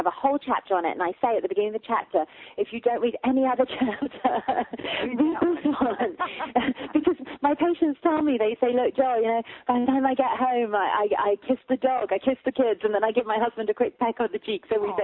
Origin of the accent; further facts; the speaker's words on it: England, United Kingdom; Oh, well, I am English